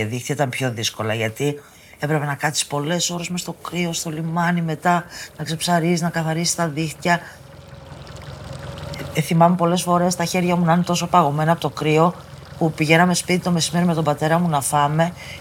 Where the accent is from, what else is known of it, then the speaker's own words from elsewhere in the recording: Kyllini, Western Greece, Greece; Μεγάλωσα στην Κυλλήνη, ο πατέρας μου ψαράς, η μάνα μου βοηθούσε και αυτή στο καίκι.